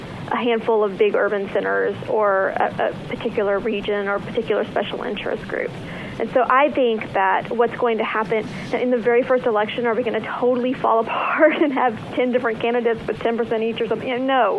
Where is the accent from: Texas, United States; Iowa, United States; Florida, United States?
Texas, United States; so I'm from Texas.